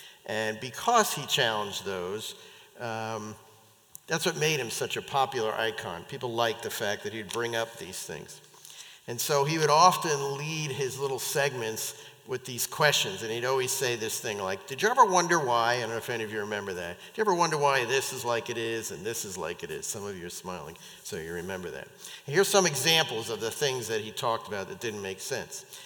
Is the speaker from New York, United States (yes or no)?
yes; New York, United States; I shouldn't say this, but I grew up in New York. Some of you know that. And so we have a tendency to really talk fast.